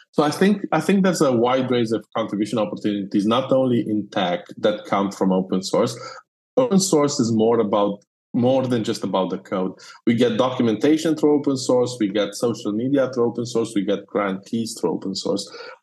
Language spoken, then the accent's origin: English; Romania; that's because I'm of Romanian. I was born and bred in Romania